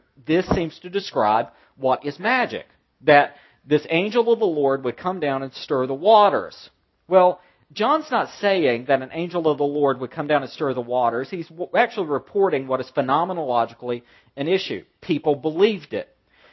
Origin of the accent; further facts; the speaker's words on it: the South, United States; Growing up in the South, where words are not pronounced correctly or completely, I was taught that it was a quartly.